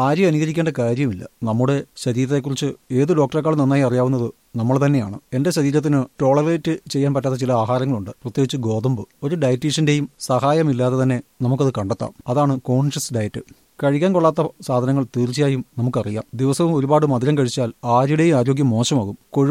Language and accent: Malayalam; Thrissur, Kerala, India; moved away as an adult; now in Bangalore, India; ജനിച്ചു വളർന്നത് തൃശ്ശൂരിലാണ്.